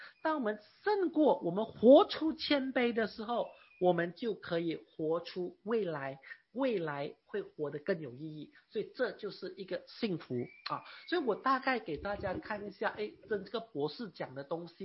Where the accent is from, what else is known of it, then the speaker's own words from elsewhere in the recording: Malaysia; 我是在马来西亚长大的嘛，我们主要学的是学马来文啊，那我们在学院跟大学主要学的是学英文啊，所以我们中文呢在我们学校只是一本书是中文而已